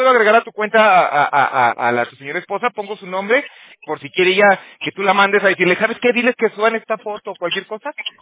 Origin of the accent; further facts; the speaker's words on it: Aguascalientes, Mexico; Es que yo vengo de Aguascalientes también.